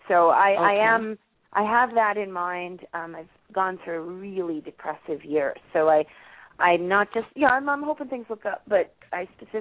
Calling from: Toronto, Ontario, Canada; Oh, I'm calling from Toronto.

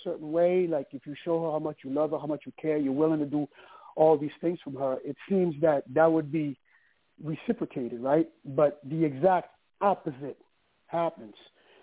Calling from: San Diego, California, United States; I'm calling from San Diego.

